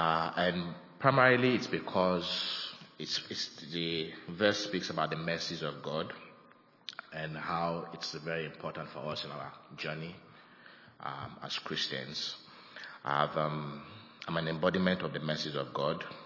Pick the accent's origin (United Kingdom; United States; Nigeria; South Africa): Nigeria; I'm from Africa, I'm from Nigeria in particular